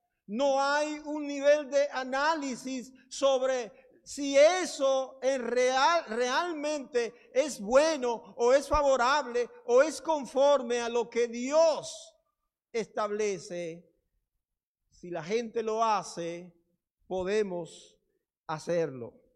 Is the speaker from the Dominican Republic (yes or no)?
yes; Dominican Republic; En mi país, la República Dominicana, hay un dicho que usan generalmente los ancianos